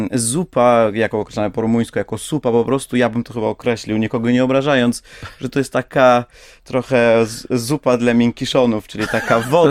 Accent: Chișinău, Moldova; Kiszyniowianin, tak, pochodzę z Kiszyniowa.

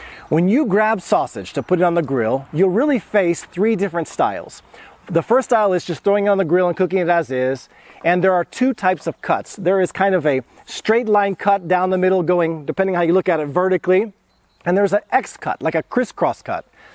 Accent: Houston, Texas, United States; I'm basing this really on the way that I grew up in Houston, Texas, 18 years, and comparing it that way.

